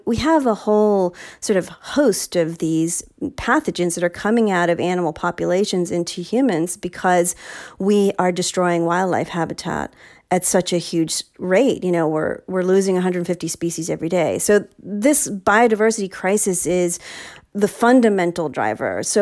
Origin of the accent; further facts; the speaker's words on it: New York City, New York, United States; born there; I'm from New York City. That's where I was born.